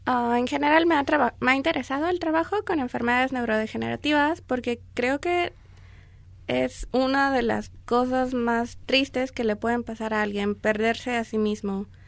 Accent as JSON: {"language": "Spanish", "region": "Mexico City", "country": "Mexico", "tie": "born there", "said": "Yo nací en la Ciudad de México, pero mis papás... Bueno, mi mamá también nació en la Ciudad de México, pero mi papá no."}